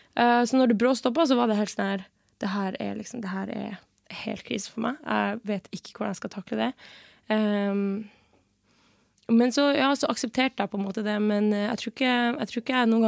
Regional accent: Northern Norway, Norway; Men så har jeg jo vært en del hjemme i Nord-Norge da.

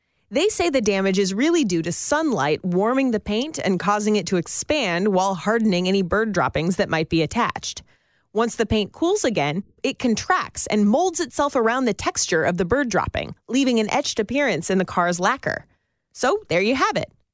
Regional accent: California, United States; I grew up in Northern California.

